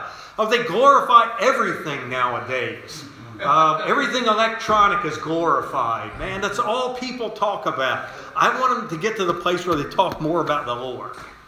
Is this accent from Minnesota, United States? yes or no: no; Westminster, Maryland, United States; And I was born and raised in the country. I was born in Carroll County General Hospital in Westminster, Maryland, back in 1965. And it was a rural farming community. So I grew up around farms.